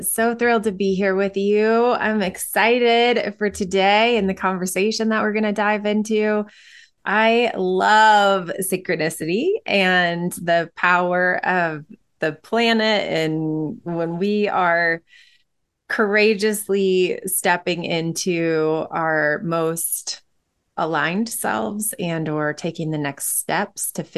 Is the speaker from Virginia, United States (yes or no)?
no; Michigan, United States; And for those of you who have been listening, you know that I'm from Michigan.